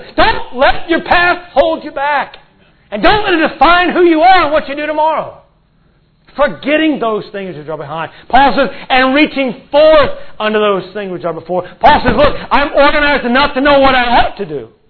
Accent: Florida, United States; I grew up in Florida, and I love the warm weather, and God has put us on the mission field where it's cold.

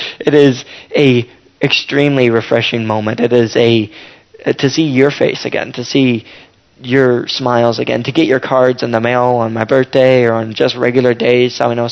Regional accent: Maryland, United States; And, of course, I'm from Maryland, so I'm whistling a happy song

